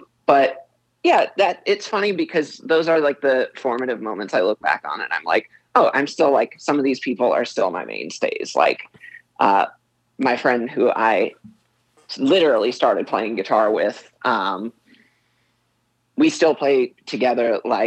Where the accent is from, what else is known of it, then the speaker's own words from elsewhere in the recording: North Carolina, United States; So we're from North Carolina.